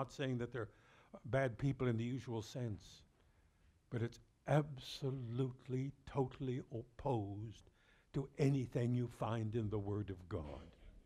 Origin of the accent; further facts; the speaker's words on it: Canada; But we are Canadian. Can you not say Canadianus sum? I am Canadian.